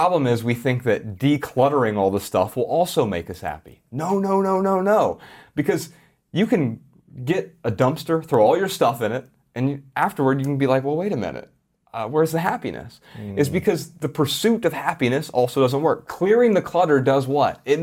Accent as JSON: {"language": "English", "region": "Ohio", "country": "United States", "said": "because you're from the Midwest. We're both from Ohio."}